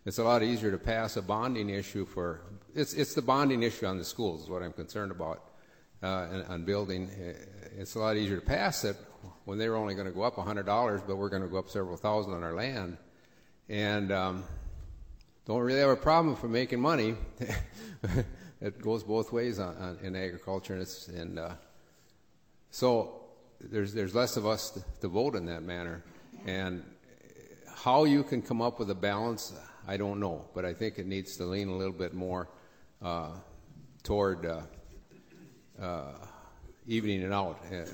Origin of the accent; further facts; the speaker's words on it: United States; I'm from Moore County, Sargent Township, and have been there all my life.